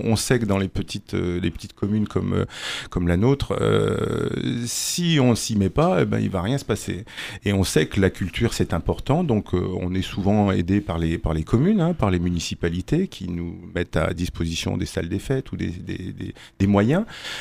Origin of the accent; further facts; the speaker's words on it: Bourgueil, Centre-Val de Loire, France; Nous, on vient de Bourgueil